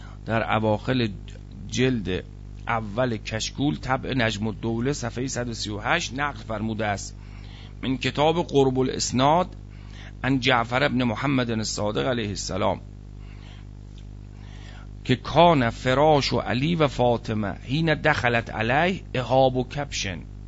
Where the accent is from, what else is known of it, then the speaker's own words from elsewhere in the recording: Iran; ما مال ایرانیم